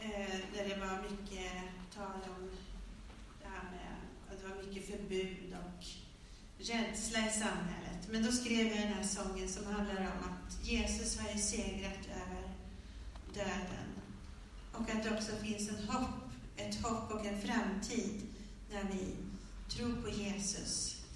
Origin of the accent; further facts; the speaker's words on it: Stockholm, Stockholm County, Sweden; Jag är från Stockholm.